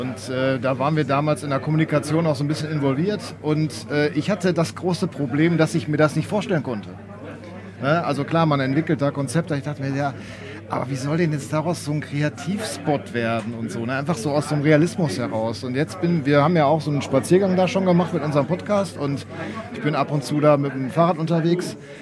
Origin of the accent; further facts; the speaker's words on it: Dortmund, North Rhine-Westphalia, Germany; Das ist das, was ich so liebe an meiner Heimat.